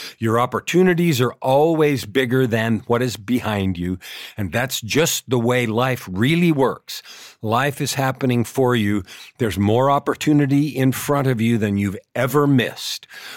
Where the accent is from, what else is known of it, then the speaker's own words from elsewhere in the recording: United States; Now, I grew up in the United States